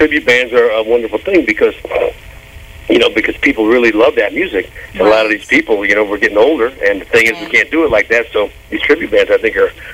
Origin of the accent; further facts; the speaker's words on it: Texas, United States; I'm from Texas. I love Texas. I really do.